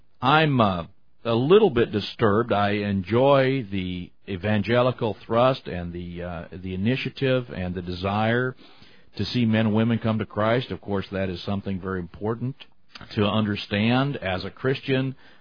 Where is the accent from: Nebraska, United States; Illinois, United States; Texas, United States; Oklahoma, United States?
Nebraska, United States; Omaha; I remember as I grew up here in Omaha, just east of my home, a few blocks, I grew up near Salem Baptist Church.